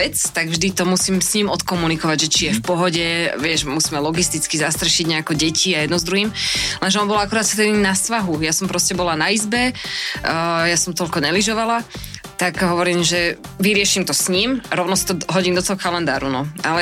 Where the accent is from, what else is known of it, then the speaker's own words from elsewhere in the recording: Devínska Nová Ves, Bratislava Region, Slovakia; Ja som z Devínskej